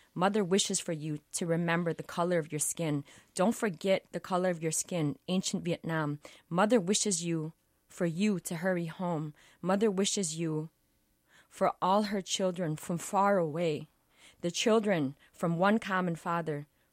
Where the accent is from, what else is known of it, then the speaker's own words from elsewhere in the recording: St. Paul, Minnesota, United States; born there; I was born in Minnesota, St. Paul, right. United Hospital.